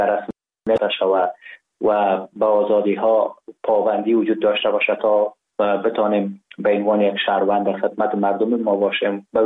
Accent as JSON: {"language": "Persian", "region": "Ghazni", "country": "Afghanistan", "tie": "born or raised there", "also_born_or_lived": "Kabul", "said": "من زاده شهر ولایت غزنی هستم، در شهر غزنی به دنیا آمدیم، دوره کودکی خود را در غزنی و کابل سپری کردیم، دوره مکتب را قسمت تا صنف 4 و 5 در کابل پشت سر نهادیم و بعدا در غزنی رفتیم"}